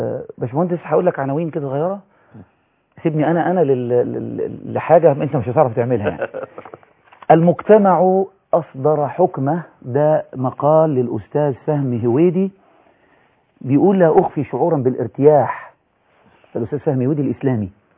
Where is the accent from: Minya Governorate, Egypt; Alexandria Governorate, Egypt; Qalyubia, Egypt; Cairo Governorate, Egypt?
Alexandria Governorate, Egypt; Alexandria; انا مشوق من اسكندريه.